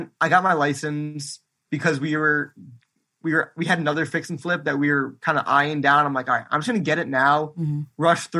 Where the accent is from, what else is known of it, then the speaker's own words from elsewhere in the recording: Milwaukee, Wisconsin, United States; I grew up in Milwaukee, but I'm familiar with Madison.